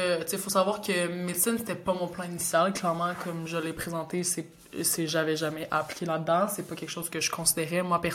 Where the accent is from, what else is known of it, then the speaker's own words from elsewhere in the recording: Sherbrooke, Quebec, Canada; Donc moi je suis née à Sherbrooke, là, j'ai tout fait à Sherbrooke à la base.